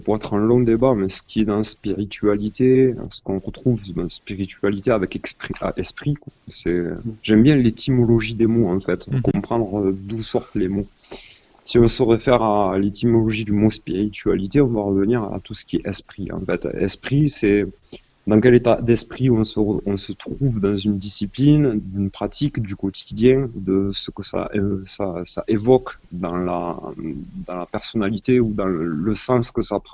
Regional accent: south of France, France; accent: southern French; dans le Tarn-et-Garonne, dans le sud de la France, je pense que ça s'entend de par ma voix.

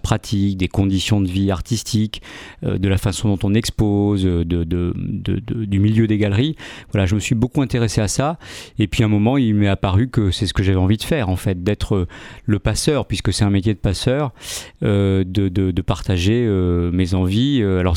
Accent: Civray, Nouvelle-Aquitaine, France; je suis originaire de Civray, dans la Vienne.

